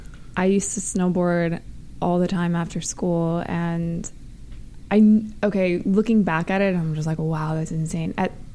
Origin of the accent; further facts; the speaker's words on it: Minnesota, United States; now in Los Angeles, United States; I'm originally from Minnesota.